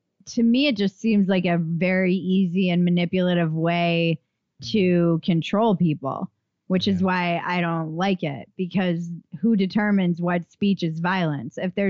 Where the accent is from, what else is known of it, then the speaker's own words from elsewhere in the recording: East Coast, United States; I come from the East Coast